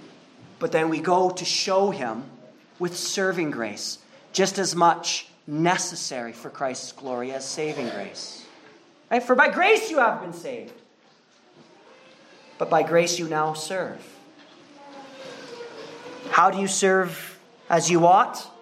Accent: Manitoba, Canada; I'm from Manitoba, and we use pickerel rigs.

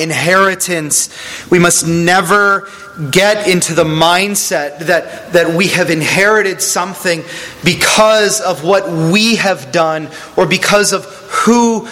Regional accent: United States; Paul summarized your whole theology in two words, because I'm an American and I've got other things to do.

